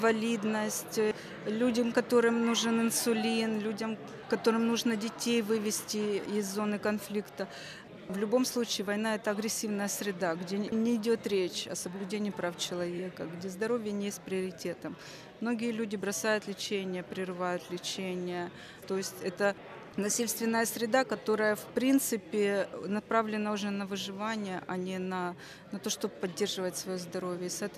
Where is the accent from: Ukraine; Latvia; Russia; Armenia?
Ukraine; Donetsk, Donetsk Oblast; Я из Донецка.